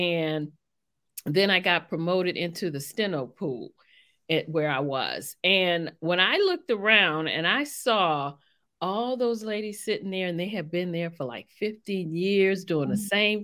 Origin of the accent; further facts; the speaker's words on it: New Orleans, Louisiana, United States; now in Maryland, United States; Well, I am actually from New Orleans, Louisiana.